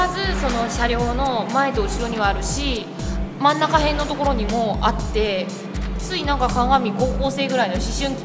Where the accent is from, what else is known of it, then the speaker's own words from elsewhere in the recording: Yokohama, Kanagawa, Japan; 出身は横浜です。神奈川県横浜市です。